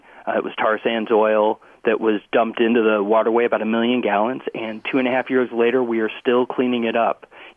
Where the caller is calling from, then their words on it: Chicago, Illinois, United States; I'm calling you from Chicago, just across Lake Michigan from the Kalamazoo River